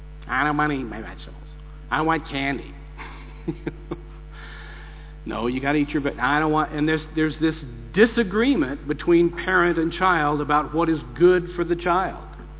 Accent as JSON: {"language": "English", "region": "Texas", "country": "United States", "said": "Hey, I'm from Texas, man. That's what we were taught when we grew up."}